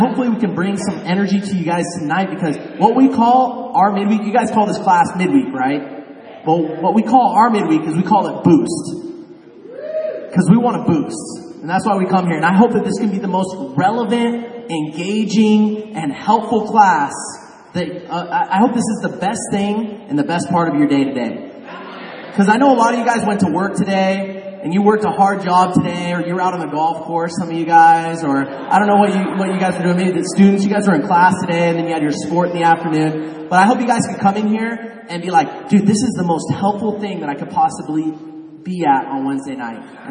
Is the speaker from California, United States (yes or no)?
yes; California, United States; I'm 33 years old. I was raised in South Orange County.